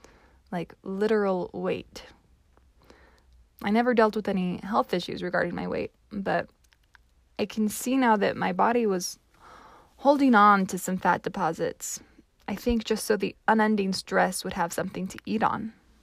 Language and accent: English; United States; Of course, as an American youth, I felt some of that.